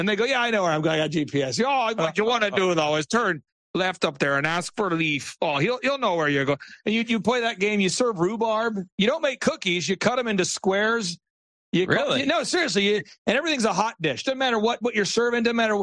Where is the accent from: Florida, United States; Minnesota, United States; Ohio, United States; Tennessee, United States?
Minnesota, United States; I grew up in Minnesota